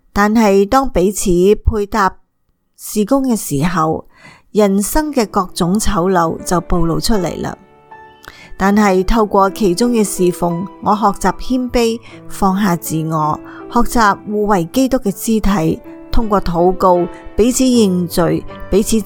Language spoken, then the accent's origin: Cantonese; China; born there; 我喺中国出生，从小喺父亲头上三尺有神灵嘅敬天教导下成长。